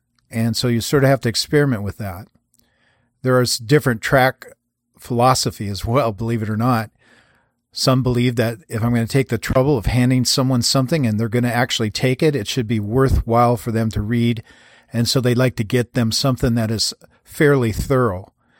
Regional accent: Everett, Washington, United States; born or raised there

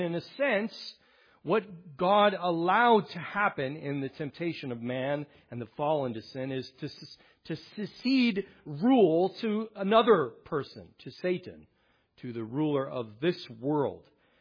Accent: Oregon, United States; I came from the Northwest, so we had Mount Hood right in my backyard.

